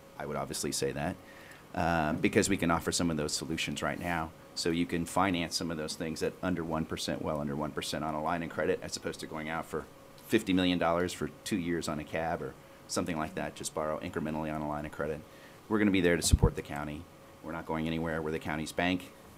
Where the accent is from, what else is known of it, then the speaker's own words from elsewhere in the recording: Huntington Beach, California, United States; I was born in Long Beach Community Hospital, and my two children were both born there, and I grew up in Huntington Beach, and I'm still here.